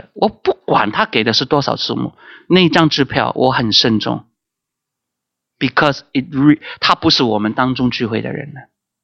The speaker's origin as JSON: {"language": "Chinese", "country": "China", "said": "只可以我们中国人最怕丢脸的，不能够往下的，只有更好的"}